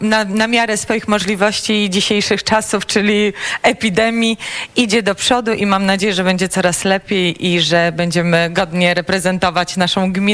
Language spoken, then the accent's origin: Polish; Ładzyń, Masovian Voivodeship, Poland; Tak, ja jestem rodowitą Ładzynianką, reprezentuję nie tylko oświatę, ale również wieś Ładzyń, która leży tak jakby na początku Stanisławowa albo na końcu